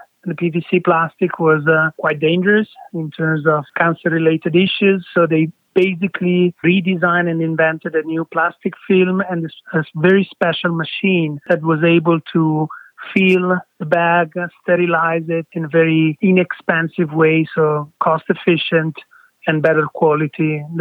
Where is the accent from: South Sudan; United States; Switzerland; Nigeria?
Switzerland; Ticino; We grew up in the Italian part of Switzerland, the southern part.